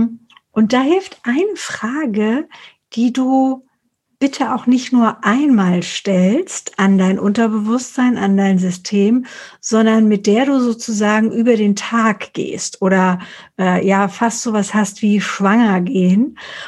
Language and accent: German; Frankfurt, Hesse, Germany; Ja, also ich komme aus Frankfurt oder aus Hessen